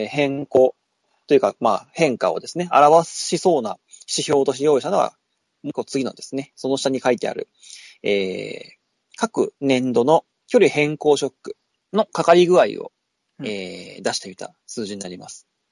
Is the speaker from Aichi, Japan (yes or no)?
yes; Aichi, Japan; 私の地元、中京競馬場の